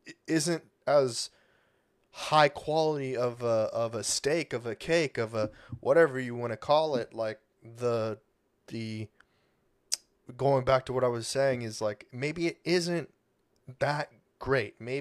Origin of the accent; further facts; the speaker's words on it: United States; born there; I'm not, I was born in America, but I don't know how to define myself.